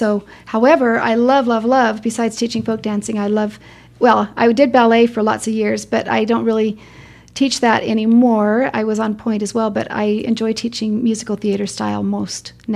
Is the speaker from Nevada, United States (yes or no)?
yes; Las Vegas, Nevada, United States; I'm from Vegas and I've seen lots of that.